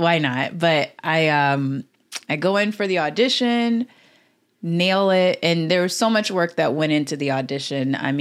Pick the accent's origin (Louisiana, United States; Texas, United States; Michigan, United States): Louisiana, United States; New Orleans; And I'm from New Orleans, and so, you know, there's just so much that was going on